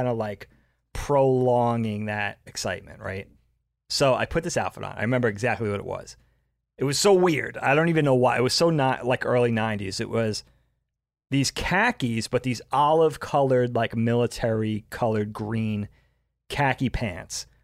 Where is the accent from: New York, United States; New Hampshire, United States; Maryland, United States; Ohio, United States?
New York, United States; And I was like, oh, that's crazy. I'm from Long Island.